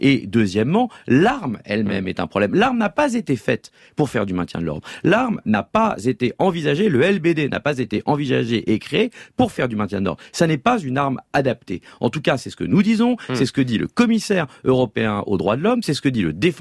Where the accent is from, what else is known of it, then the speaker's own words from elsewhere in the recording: France; François Sureau comme moi-même, nous sommes français